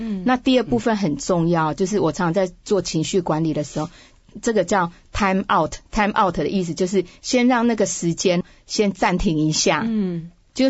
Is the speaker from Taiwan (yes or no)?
yes; Taiwan; moved away; 我从台湾移民过来之前，在台湾听到一个真实的故事。